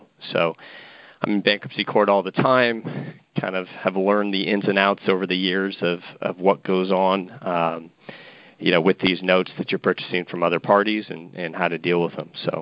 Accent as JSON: {"language": "English", "town": "Novato", "region": "California", "country": "United States", "tie": "born or raised there", "said": "Yeah, I grew up in Marin County area, in Novato, California, if anybody knows that. But it's a little north of San Francisco."}